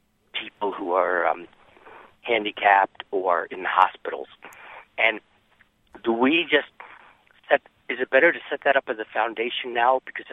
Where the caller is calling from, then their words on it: Illinois, United States; Illinois.